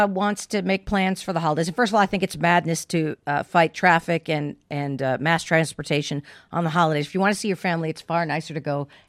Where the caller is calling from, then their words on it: Los Angeles, California, United States; Los Angeles.